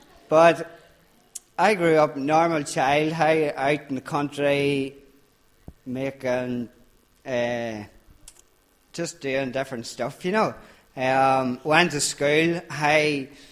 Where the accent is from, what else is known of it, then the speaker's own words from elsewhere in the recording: Greystone, Northern Ireland, United Kingdom; I come from Greystone, which is like from Dungan to Auchnacloy. So if you don't blink, you've still passed it. It's that small. So I grew up there.